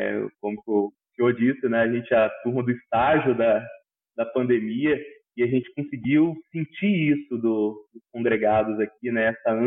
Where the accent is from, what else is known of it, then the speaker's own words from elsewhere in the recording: Guarapari, Espírito Santo, Brazil; also born or lived in Anchieta; Eu sou natural da cidade de Anchieta. Só que nunca morei também em Anchieta, só nasci no hospital maternidade de lá. E vivi minha vida toda em Guarapari, no Espírito Santo.